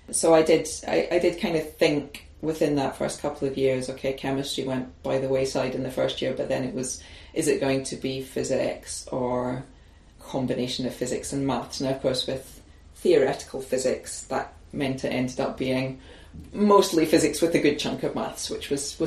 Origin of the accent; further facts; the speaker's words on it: Paisley, Scotland, United Kingdom; where I grew up in Paisley in the west of Scotland.